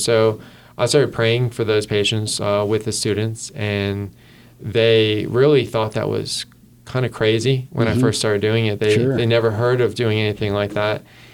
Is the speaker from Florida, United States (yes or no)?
yes; Florida, United States; I was from Florida originally, so I mainly interviewed at the Florida school.